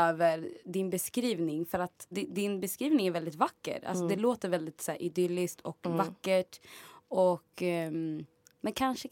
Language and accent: Swedish; Stockholm, Stockholm County, Sweden; Jag är så från Stockholm.